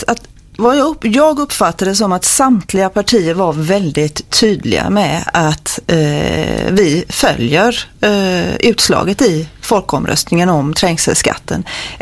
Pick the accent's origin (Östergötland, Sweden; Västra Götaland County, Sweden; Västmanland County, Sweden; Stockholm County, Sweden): Västra Götaland County, Sweden; Gothenburg; Jag är urgöteborgare, född och uppvuxen här, och har även haft mitt yrkesverksamma liv i Göteborg, och bor nu mitt i centrala stan.